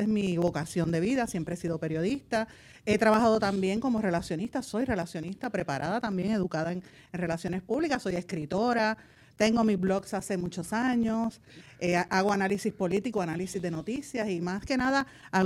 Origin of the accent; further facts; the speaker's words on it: Puerto Rico; Yo soy puertorriqueña